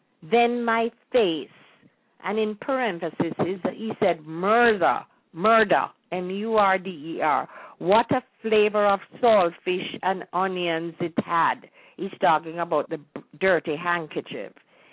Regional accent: Jamaica; the remnants of which we lived, at least I did, when I was growing up in Jamaica in the 30s and 40s.

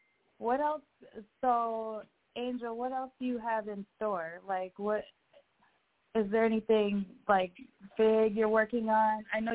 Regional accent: Minneapolis, Minnesota, United States; I'm from Minneapolis. I have my own skincare line.

